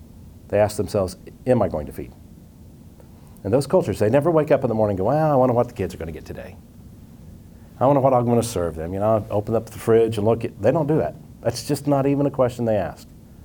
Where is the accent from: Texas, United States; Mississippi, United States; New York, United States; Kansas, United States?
Kansas, United States; Potwin; You know, I'm from Potwin, Kansas, a town of 450 people. It's not very big.